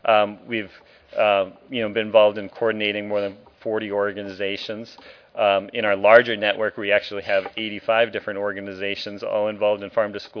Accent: Portland, Oregon, United States; I'm from Portland, Oregon, and worked on the advocacy at the state level there.

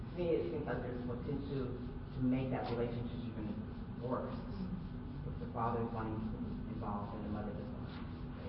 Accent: Portland, Oregon, United States; My name is … I'm from Portland, Oregon

